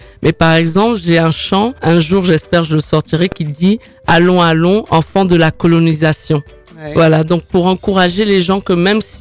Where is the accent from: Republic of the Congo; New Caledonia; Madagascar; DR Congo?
Republic of the Congo; Brazzaville; moved away; also born or lived in France; Je suis née en France, mais après très jeune, comme mon père travaillait à Brazzaville au Congo, je suis allée au Congo.